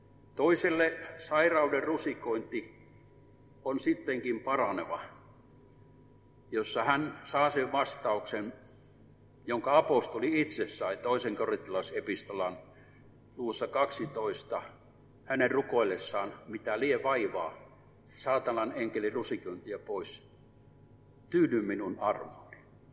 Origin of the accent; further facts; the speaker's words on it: Northern Finland, Finland; Lapsuuteni asuin Pohjois-Suomessa.